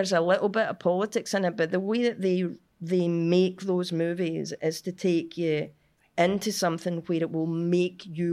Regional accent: Cumbernauld, Scotland, United Kingdom; which is unusual because I'm from Cumbernauld.

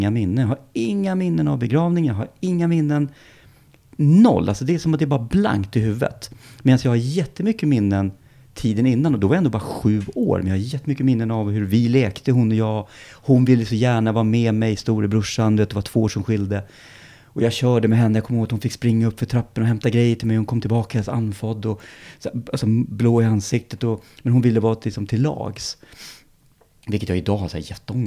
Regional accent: Stockholm, Stockholm County, Sweden; Ja, men jag föddes på Södersjukhuset i Stockholm. Och växte upp i Stureby som är en förort här till Stockholm.

